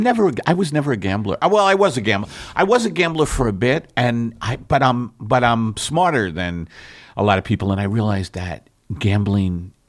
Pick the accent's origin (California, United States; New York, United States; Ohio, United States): New York, United States; We're from New York.